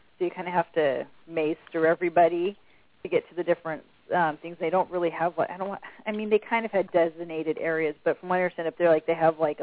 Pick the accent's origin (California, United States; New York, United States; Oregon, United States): California, United States; San Diego; I'm from San Diego originally